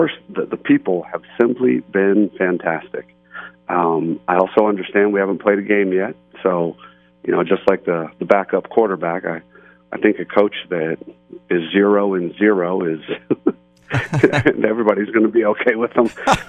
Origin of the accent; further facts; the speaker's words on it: Fort Myers, Florida, United States; returned after graduation from Florida State University to my hometown, Fort Myers, Florida, and I always wanted to coach.